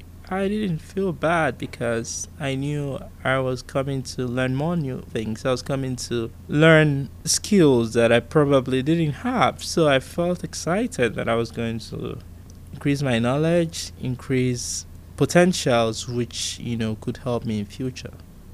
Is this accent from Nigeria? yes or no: yes; Nigeria; born there; I was born in Nigeria. I was born on the 25th of July, 1985.